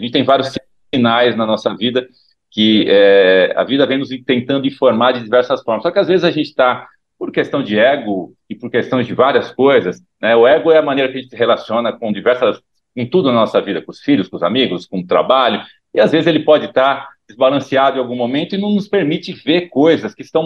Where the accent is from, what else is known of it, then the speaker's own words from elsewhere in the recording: Caieiras, São Paulo, Brazil; eu sou nascido em Caieiras, né, uma cidade aqui na região metropolitana de São Paulo, de uma família basicamente de imigração italiana. E somos em 4 irmãos